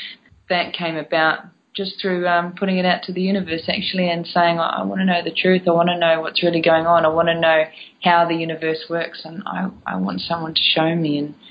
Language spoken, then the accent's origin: English; New Zealand; And I'm not from this country. I'm from New Zealand.